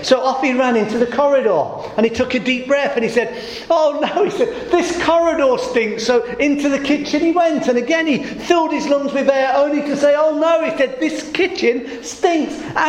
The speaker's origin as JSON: {"language": "English", "region": "Midlands", "country": "United Kingdom", "said": "I'm from the Midlands, born and bred."}